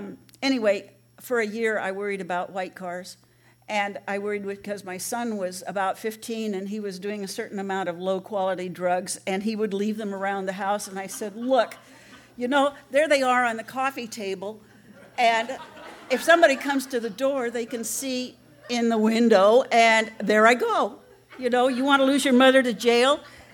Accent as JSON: {"language": "English", "town": "Los Angeles", "region": "California", "country": "United States", "tie": "born or raised there", "said": "But I am born and raised in Los Angeles several generations"}